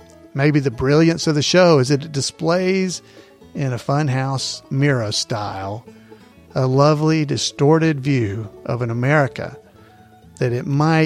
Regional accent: Deep South, United States; Yes, I grew up in the Deep South, much like the characters in Mayberry.

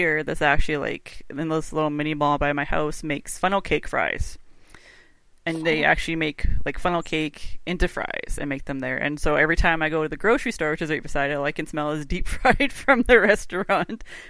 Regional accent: Canada; I definitely, being Canadian, I have the thicker cut

